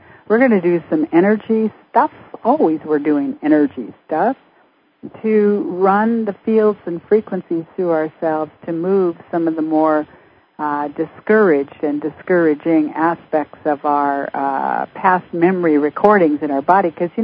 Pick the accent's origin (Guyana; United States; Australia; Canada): Canada; because I'm from Canada.